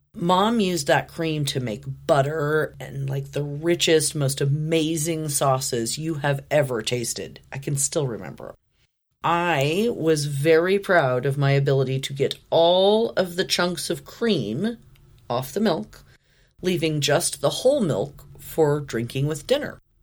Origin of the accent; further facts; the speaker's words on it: Oregon, United States; Growing up in Southern Oregon in the 70s and 80s in a one earner household of four meant that my mom had to be very, very creative in her food budget.